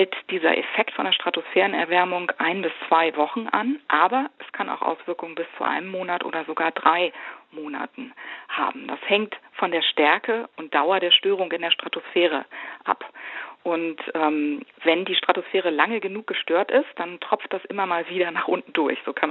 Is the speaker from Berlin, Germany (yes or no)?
yes; Berlin, Germany; diese kalten Winter, die ich als Kind in Berlin auch erlebt habe, gar nicht mehr gewöhnt. Ich habe noch Schlittschuhlaufen auf der Havel gelernt.